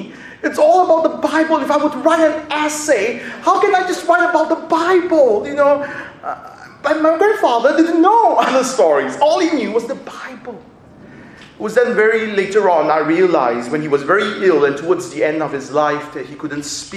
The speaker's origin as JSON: {"language": "English", "country": "Singapore", "tie": "born or raised there", "said": "I grew up in Singapore. In Singapore, we have to learn two languages, English and another language of your choice. Being ethnically Chinese, I studied Chinese."}